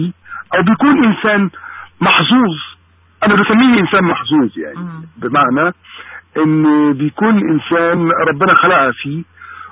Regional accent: Syria; أنا واحد من أهل سوريا.

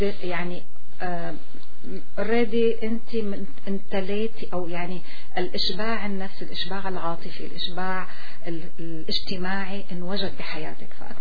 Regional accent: Syria; moved away as an adult; also born or lived in Lebanon; now in Canada; لما انا عشت بس 18 سنة بسوريا، انا سورية وفخورة اني اكون سورية، كمان رحت عشت 18 سنة بلبنان وامي لبنانية

